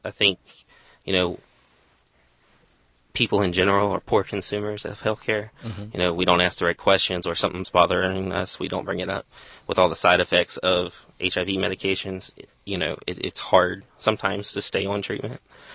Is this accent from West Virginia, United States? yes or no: yes; West Virginia, United States; now in Houston, United States; I'm from West Virginia, and started at an AIDS service organization that distributed housing funds